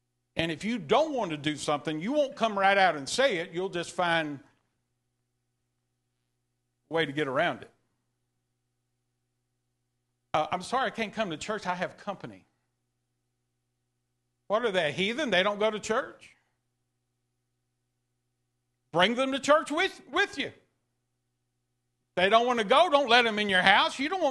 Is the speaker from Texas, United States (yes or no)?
yes; Texas, United States; I'm from East Texas.